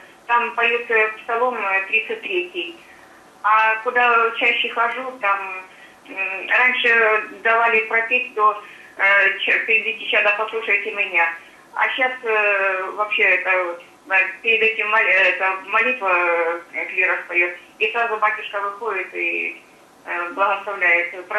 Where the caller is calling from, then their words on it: Rostov-on-Don, Rostov Oblast, Russia; Я из Ростова-на-Дону